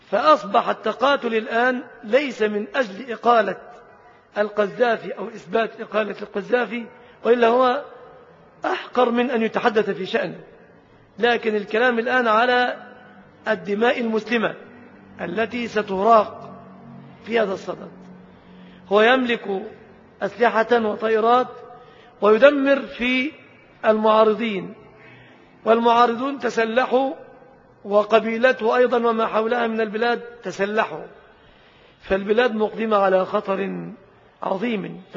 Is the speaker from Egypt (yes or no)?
yes; Egypt; حتى فيما يخصنا كمصريين، كأهل مصر